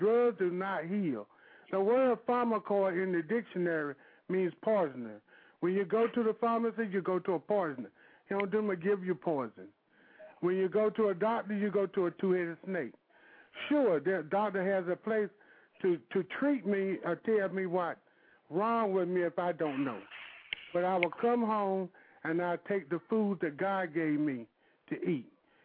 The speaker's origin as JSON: {"language": "English", "town": "Wilson", "region": "North Carolina", "country": "United States", "said": "as my godson stated. I'm from Wilson, North Carolina."}